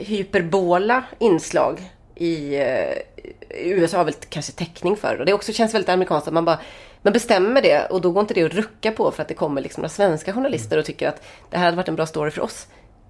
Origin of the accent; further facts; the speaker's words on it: Sweden; fast vi är från Sverige.